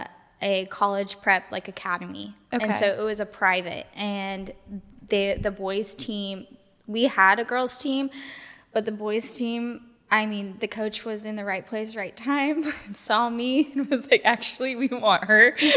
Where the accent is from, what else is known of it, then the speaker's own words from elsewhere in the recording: Palm Desert, California, United States; now in Nashville, United States; So, basically, from growing up in Palm Desert, I ended up, instead of continuing my soccer career stuff, not even a career, the goal of having it a career, I decided to have a backup plan